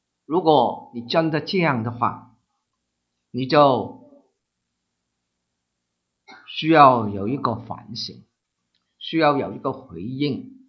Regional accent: Guangdong, China; 我们广东人说好惨

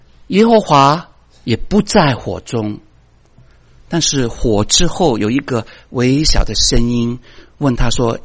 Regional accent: Guangdong, China; 就像我们广东人说啊叉叉，口气大得不得了。

